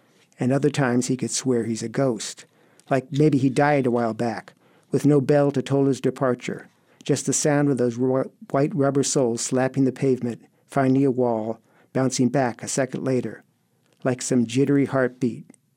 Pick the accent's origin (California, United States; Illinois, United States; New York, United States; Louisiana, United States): California, United States; No, actually, I grew up in Los Angeles Bay Area. I went to college in Santa Cruz